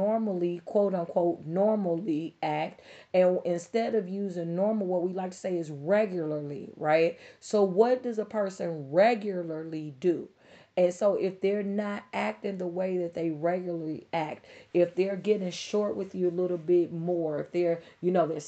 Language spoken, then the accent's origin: English; Chicago, Illinois, United States; and I'm from Chicago. I've been to my fair share of hospitals throughout Chicago